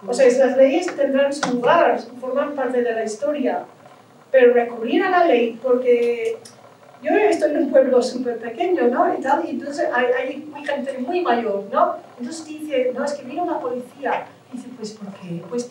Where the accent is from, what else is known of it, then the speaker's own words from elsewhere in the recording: United Kingdom; Spanish is a second language; now in Spain; Yo, claro, yo soy británica. ¿No? Y entonces yo estoy, claro, yo observo la política norteamericana con Trump y luego estoy observando la decadencia de mi propio país y estoy en España